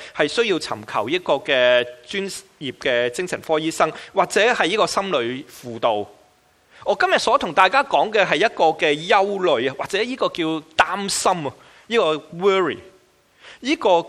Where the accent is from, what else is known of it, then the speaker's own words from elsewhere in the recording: China; 我们中国人有一句叫做人无远虑什么必有什么近忧。